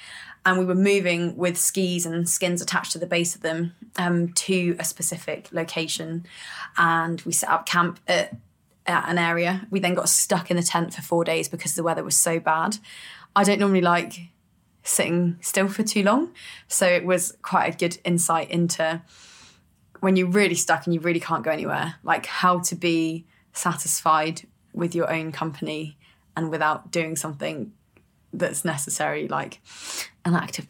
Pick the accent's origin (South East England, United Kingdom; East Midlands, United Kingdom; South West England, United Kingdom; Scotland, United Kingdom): South East England, United Kingdom; like, growing up in the Chiltern Hills in Buckinghamshire, like going cycling, walking, running, swimming.